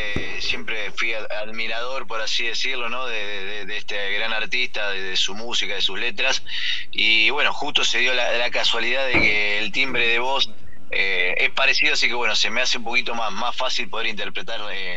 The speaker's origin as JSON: {"language": "Spanish", "town": "Funes", "region": "Santa Fe", "country": "Argentina", "said": "Nosotros somos de la ciudad de Funes, estamos pegaditos a Rosario, a 15 kilómetros de Rosario."}